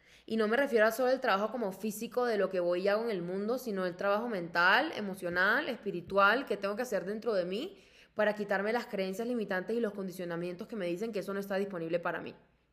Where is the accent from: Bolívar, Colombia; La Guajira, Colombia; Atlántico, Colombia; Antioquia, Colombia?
Bolívar, Colombia; Cartagena; Yo crecí en Cartagena, y Cartagena es la ciudad de contrastes, yo creo que más grande de Colombia.